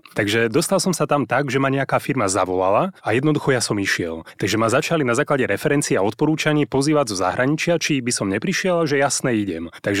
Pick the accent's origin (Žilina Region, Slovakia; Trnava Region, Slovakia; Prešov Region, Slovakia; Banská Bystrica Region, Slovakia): Žilina Region, Slovakia; Liptovský Mikuláš; now in Bratislava, Slovakia; my sme pôvodne z Liptova, z takého menšieho mesta Liptovský Mikuláš, a keď sme prešli do Bratislavy